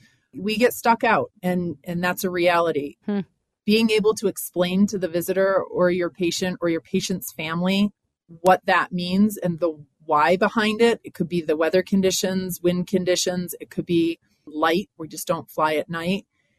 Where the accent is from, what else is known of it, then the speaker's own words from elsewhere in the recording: New York, United States; I'm from Western New York, and I didn't even think about this mountain being upside down